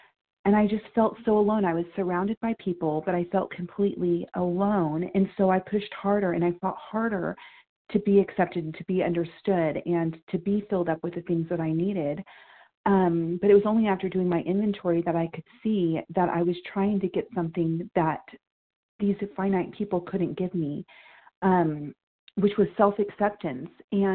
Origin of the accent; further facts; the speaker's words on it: Kansas, United States; I'm from Kansas, recovered.